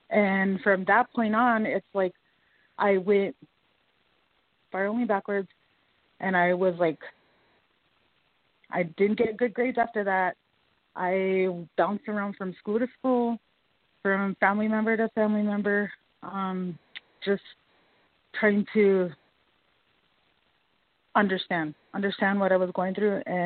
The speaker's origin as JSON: {"language": "English", "region": "South Dakota", "country": "United States", "said": "My birth date is 5/6/81. I'm from the Cheyenne River Sioux Reservation."}